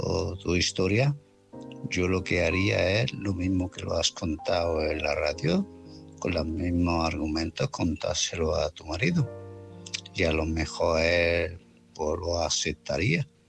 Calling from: Málaga, Andalusia, Spain; de Málaga.

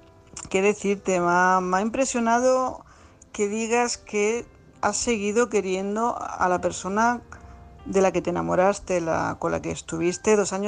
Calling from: Tarragona, Catalonia, Spain; corresponsal de Tarragona

